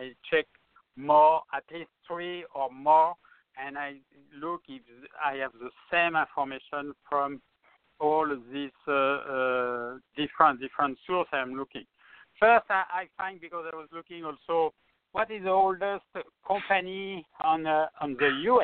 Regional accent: France; accent: French; English is a second language; not to confuse with my French accent, okay?

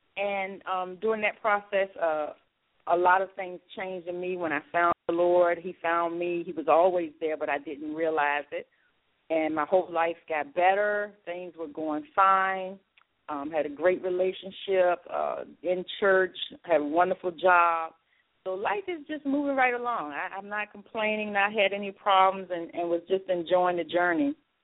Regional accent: Petersburg, Virginia, United States; born there; I am an only child. I was born in Petersburg, Virginia, raised by my wonderful, loving mom.

